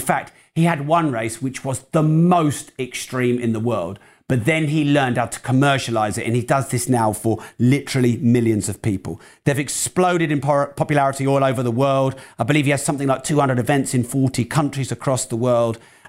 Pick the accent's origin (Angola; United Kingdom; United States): United Kingdom; England; I'm very English, Joe.